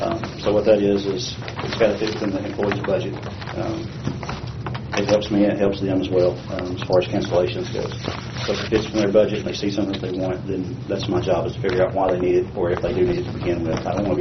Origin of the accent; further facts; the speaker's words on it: Arkansas, United States; now in Omaha, United States; As far as Colonial, I'm from Arkansas. You can tell that my accent's a little bit different. I moved to Omaha about two months ago